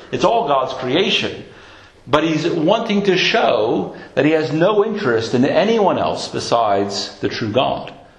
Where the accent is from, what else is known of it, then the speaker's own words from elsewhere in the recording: United States; Growing up in the States, and the rivers like the Mississippi and others, those are massive rivers.